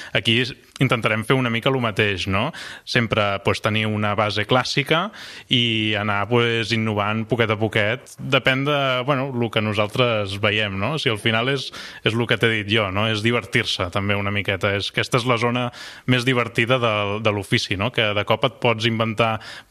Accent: Barcelona, Catalonia, Spain; now in Lleida, Spain; I jo sóc de Barcelona, també, i quan vaig venir a Lleida

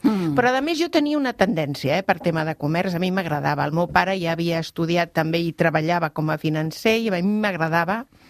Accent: Barcelona, Catalonia, Spain; era del Poble Sec, del meu barri.

